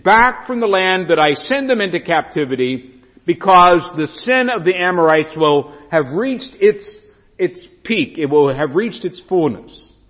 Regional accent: Pennsylvania, United States; And I said, "I'm from God's country in Pennsylvania."

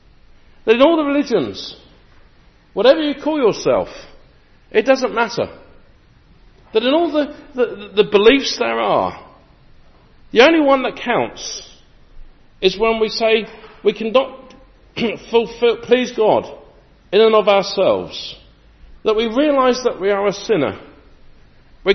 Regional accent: East of England, United Kingdom; I come from Bedfordshire, which has the town of Bedford. So you have Bedford, and my address is actually Bedford, even though I live in a village about 8 miles from Bedford.

